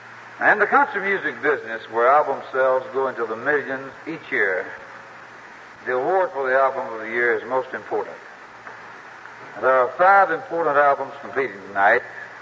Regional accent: Louisiana, United States; That's Mississippi I'm talking about. Because I'm from Louisiana.

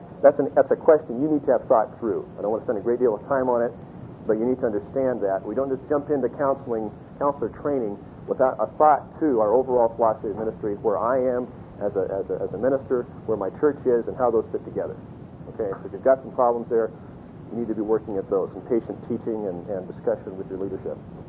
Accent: Corvallis, Oregon, United States; We're from Corvallis, Oregon, and I know churches in the Seattle area

